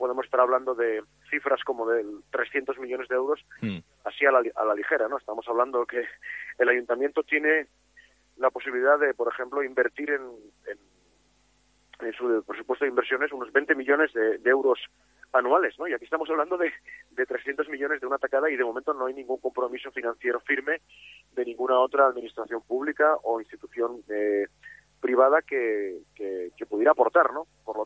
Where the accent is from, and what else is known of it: Gijón, Asturias, Spain; born or raised there